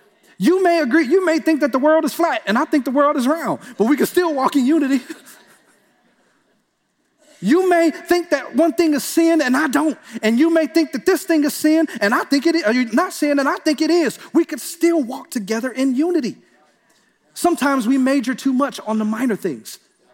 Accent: Detroit, Michigan, United States; You know, when I was growing up in Detroit, on every single corner, and this is no exaggeration, on every single corner, there was a church

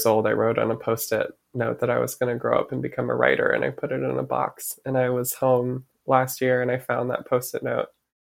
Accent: Michigan, United States; Yeah. You know, growing up in Michigan, first and foremost, taught me to love nature. I think there's so much beautiful nature in the Midwest.

